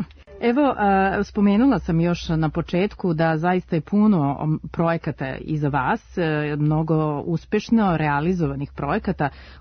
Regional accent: Serbia; Pa da, mi smo Srbi poznati po tome što se obavezno nešto i proba.

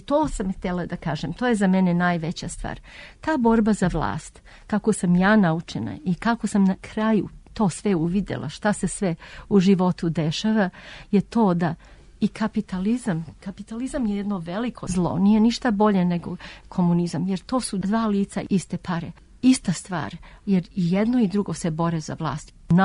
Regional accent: Serbia; now in United States; sigurno da smo Srbi, nego šta smo? Tako da, cela familija je to podržavala, da mi smo Srbi, živimo u Americi

